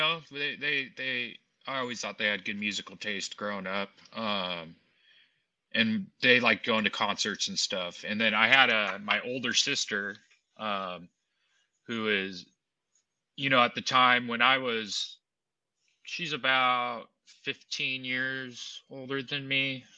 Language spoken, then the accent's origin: English; Sacramento, California, United States; I grew up here in Sacramento, so hence the influence from